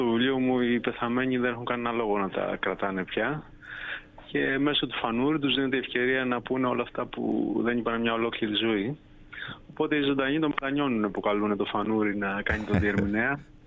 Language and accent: Greek; Zaros, Crete, Greece; Είναι κυρίως η επαρχία όπου γεννήθηκα και μεγάλωσα. Δηλαδή το βιβλίο ξεκινάει από το Ζαρό που είναι το χωριό μου.